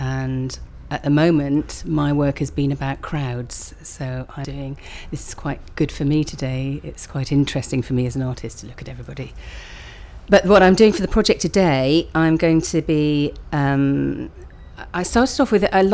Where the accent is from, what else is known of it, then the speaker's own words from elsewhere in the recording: East Midlands, United Kingdom; my date of birth is the 11th of the 3rd, 58 and I'm from Nottinghamshire.